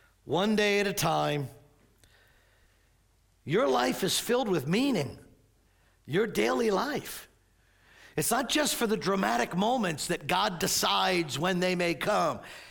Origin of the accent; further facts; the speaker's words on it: Maple Shade, New Jersey, United States; For me, it's all right here. Born and raised in Maple Shade.